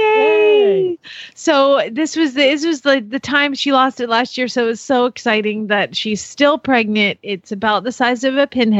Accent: Atlanta, Georgia, United States; See, growing up in Atlanta, Destin and Panama City were the places that was a retirement center.

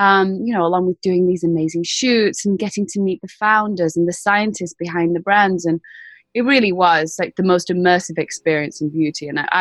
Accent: Manchester, North West England, United Kingdom; growing up in Manchester and England and Catholic

